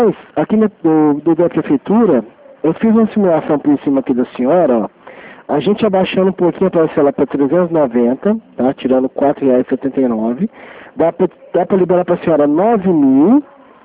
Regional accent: Franca, São Paulo, Brazil; Eu sou daqui de Franca, tá?

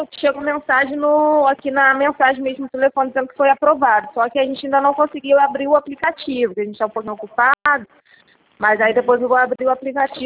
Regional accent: São Pedro da Aldeia, Rio de Janeiro, Brazil; A gente é daqui de São Pedro da Aldeia.

